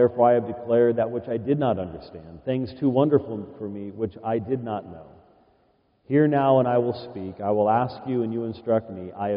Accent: Scotland, United Kingdom; I'm a Scotsman

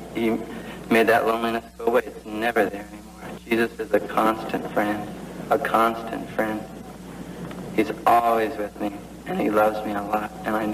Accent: Downey, California, United States; Downey. I grew up in Downey.

